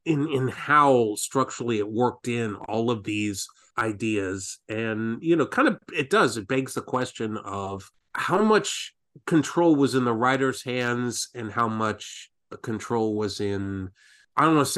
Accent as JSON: {"language": "English", "region": "Ohio", "country": "United States", "tie": "born or raised there", "said": "is someone born and raised in Ohio before escaping."}